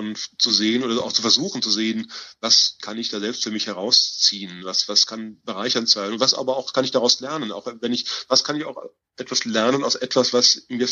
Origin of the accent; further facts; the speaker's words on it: Germany; ich laufe halt hier rum und komme aus Jerusalem, bin Deutscher und mache hier ein paar Fotos.